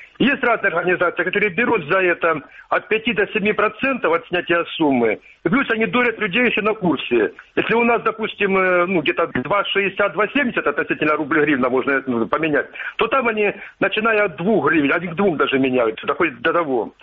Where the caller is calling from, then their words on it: Kramatorsk, Donetsk Oblast, Ukraine; Краматорск.